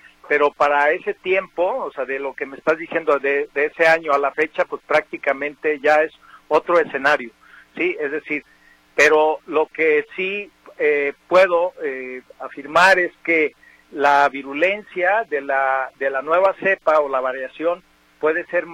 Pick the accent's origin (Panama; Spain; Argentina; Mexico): Mexico; Jalisco; soy de Jalisco